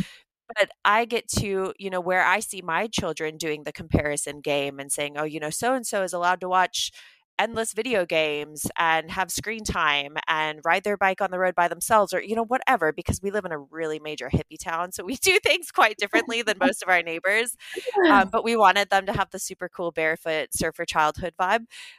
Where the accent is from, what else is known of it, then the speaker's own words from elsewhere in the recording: United States; So for the listeners, we're both American, but I've never ever seen you in America.